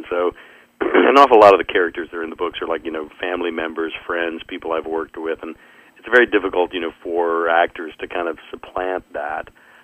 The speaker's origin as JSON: {"language": "English", "country": "United States", "tie": "born there", "said": "\"Where were you born?\" And I always say, \"Well, I was born in America.\""}